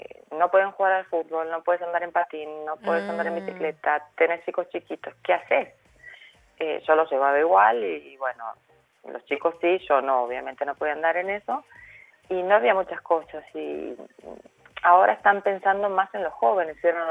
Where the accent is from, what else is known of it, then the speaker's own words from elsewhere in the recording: Argentina; Soy de Argentina, la verdad que sí.